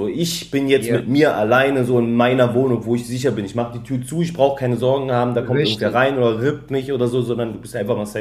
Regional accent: East Germany, Germany; ich komme halt ursprünglich aus dem Osten

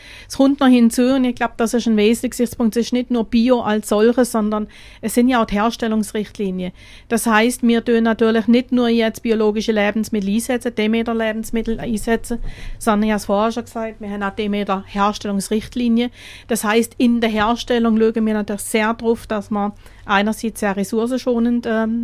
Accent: Schopfheim, Baden-Württemberg, Germany; Auch in der Grenzregion, direkt über die Grenze, komme ich aus Schopfheim, also das ist direkt in der Grenzregion.

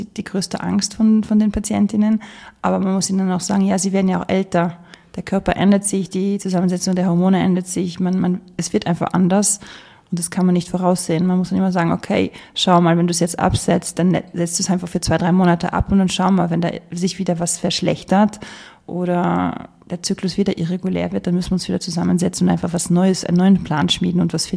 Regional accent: Austria; Ich glaube, in Deutschland wird es auch zu einem gewissen Teil gezahlt und bei uns in Österreich aber gar nicht.

